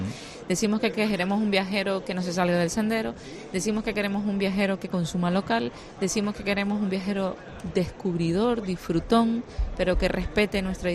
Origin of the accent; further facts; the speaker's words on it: Canary Islands, Spain; conceptos que yo creo que todos entendemos como canarios